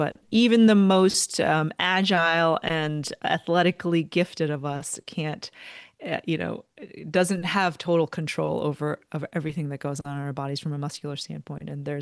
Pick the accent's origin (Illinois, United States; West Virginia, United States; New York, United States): New York, United States; And we grew up, my brother and I grew up on Long Island in New York, and we were immersed in water and swimming since a very young age